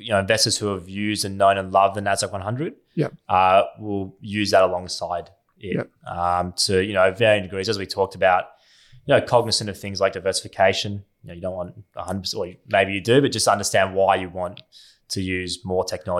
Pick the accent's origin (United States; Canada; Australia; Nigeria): Australia; as an Australian investor